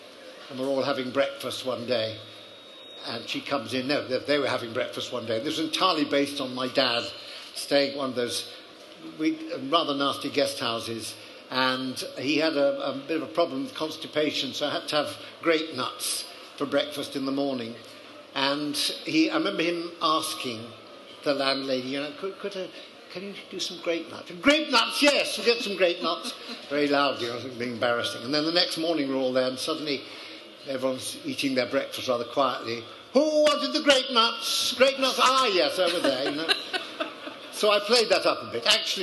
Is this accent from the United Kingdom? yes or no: yes; Sheffield, Yorkshire and the Humber, United Kingdom; It was like when I grew up in Sheffield, going to Nottingham was a big treat.